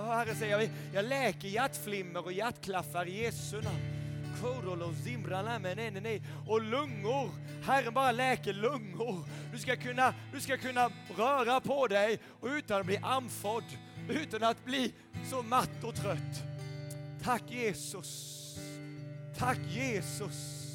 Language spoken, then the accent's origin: Swedish; Sävsjö, Jönköping County, Sweden; Jag brukar skoja, jag är en enkel smålänning. Min pappa, han var en bondpojk. Min mamma var en bondflicka. Jag kommer från en liten plats, minsta stan i hela Sverige, Sävsjö.